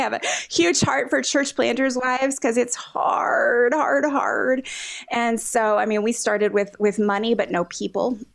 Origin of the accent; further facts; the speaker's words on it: Pennsylvania, United States; We're both from, he's from New Jersey, I'm from Pennsylvania.